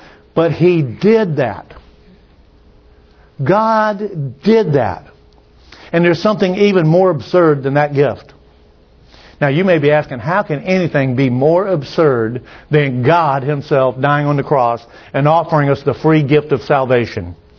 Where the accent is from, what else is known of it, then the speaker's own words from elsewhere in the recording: Mississippi, United States; As a matter of fact, we had a saying when I was growing up in Mississippi, you smell like an old polecat.